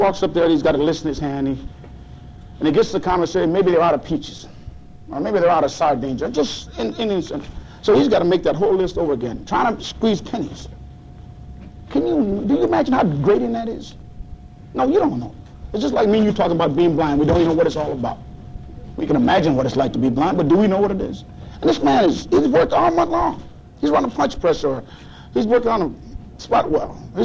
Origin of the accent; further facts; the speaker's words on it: New York, United States; And I'm born and raised in New York State.